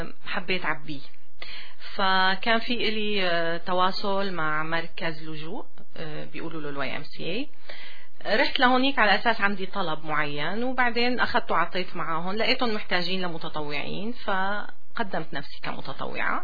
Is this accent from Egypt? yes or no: no; Syria; moved away as an adult; أنا جيت من سوريا صار لي سنتين حاليا.